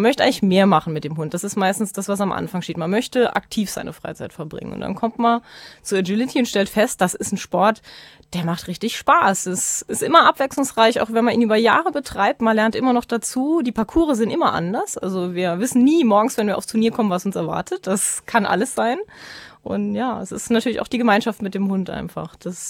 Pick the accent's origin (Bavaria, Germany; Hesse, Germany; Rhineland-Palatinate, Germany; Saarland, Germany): Saarland, Germany; weil ich bin nicht im Saarland geboren. Ich bin zwar hier aufgewachsen